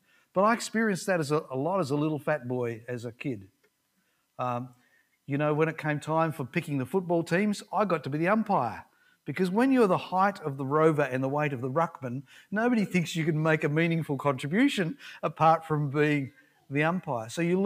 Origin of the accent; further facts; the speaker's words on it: Ridgley, Tasmania, Australia; in my hometown of Ridgely in Tasmania, which was a town of 300 people when I was growing up